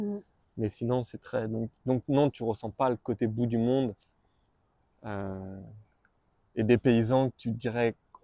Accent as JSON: {"language": "French", "region": "Auvergne-Rhône-Alpes", "country": "France", "said": "Je suis originaire d'à côté de Lyon."}